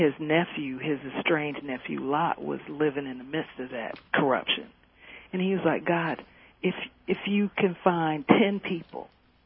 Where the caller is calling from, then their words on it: Atlanta, Georgia, United States; I'm from Atlanta, Georgia.